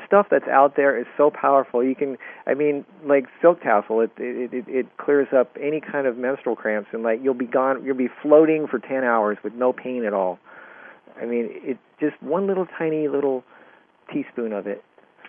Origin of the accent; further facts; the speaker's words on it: Canada; I grew up in Canada